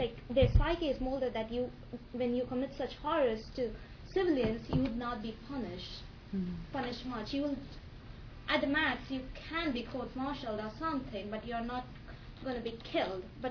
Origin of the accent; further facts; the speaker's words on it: India; I'm from India